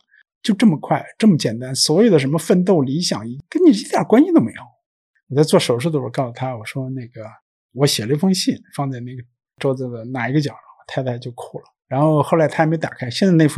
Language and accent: Chinese; China; 我们中国人看病呢一般都是由家属决定这个病人的命运。